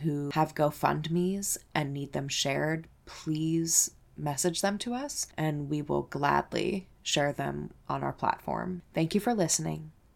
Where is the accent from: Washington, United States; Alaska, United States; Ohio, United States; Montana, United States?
Alaska, United States; born there; I was born in Alaska and had the opportunity to visit as a teenager